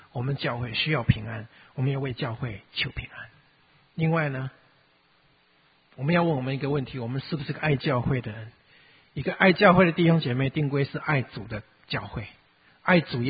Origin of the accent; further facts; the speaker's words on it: China; 我们中国人讲家和万事兴嘛，是不是？